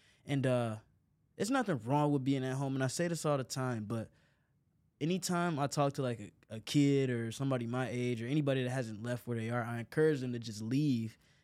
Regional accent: Detroit, Michigan, United States; my biggest thing is I'm just from Detroit.

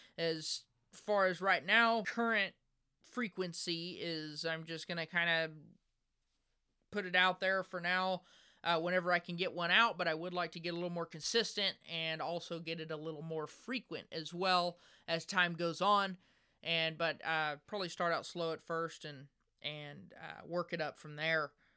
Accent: Texas, United States; I'm from Texas, and I attend a local Bible-believing church.

